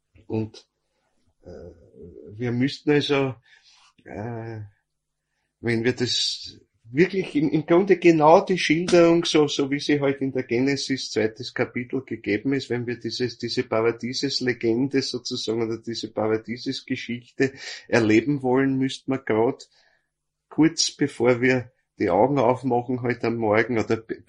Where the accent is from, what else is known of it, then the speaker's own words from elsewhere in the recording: Vienna, Austria; Und was dann zurückbleibt, sind die Grammeln, sagt man bei uns in Wien zumindest.